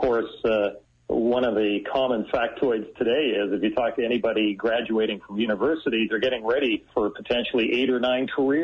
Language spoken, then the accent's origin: English; Edmonton, Alberta, Canada; also born or lived in Winnipeg / Regina; now in Halifax, Canada; I'm originally from Edmonton.